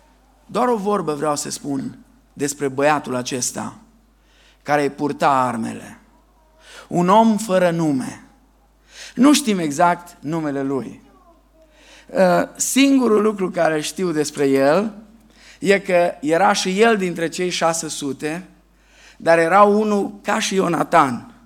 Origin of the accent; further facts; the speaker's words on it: Banat, Romania; Mă scuzați, eu sunt bănățean și știți, încă nu s-au născut glumele cu bănățeni.